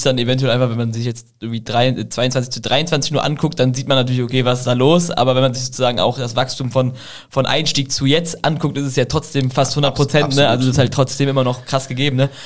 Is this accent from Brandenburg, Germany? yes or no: no; Cologne, North Rhine-Westphalia, Germany; ich komme aus Köln-Ehrenfeld, das ist halt eher so ein bisschen das Hipster-Ding.